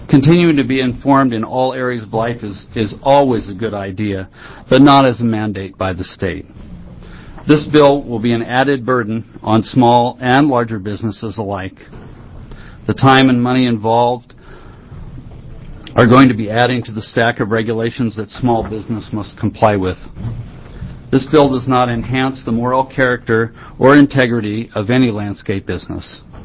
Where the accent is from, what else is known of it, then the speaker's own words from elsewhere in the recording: Silverton, Oregon, United States; from Silverton.